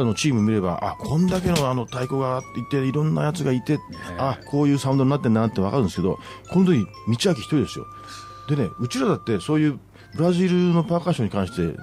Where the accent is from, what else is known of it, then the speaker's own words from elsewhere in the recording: Matsudo, Chiba, Japan; 私の実家が千葉県松戸市ですけどもね